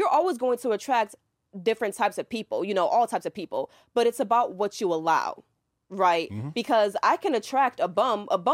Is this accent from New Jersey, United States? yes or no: no; New York, United States; now in Atlanta, United States; You know, I'm from New York. I came to Atlanta.